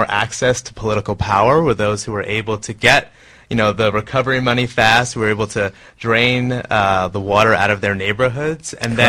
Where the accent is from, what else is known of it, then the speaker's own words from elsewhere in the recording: New York, United States; I grew up in Long Island, New York, and got my start really along the shores of the Atlantic Ocean in the aftermath of Hurricane Sandy